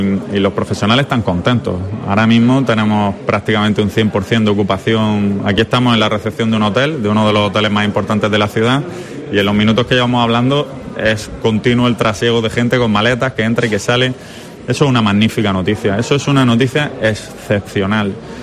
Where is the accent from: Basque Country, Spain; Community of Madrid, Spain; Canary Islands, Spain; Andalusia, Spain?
Andalusia, Spain; Almería; somos almerienses, ¿no? Y yo creo que la chaqueta de almeriense siempre pesa mucho más que cualquier otra, ¿no?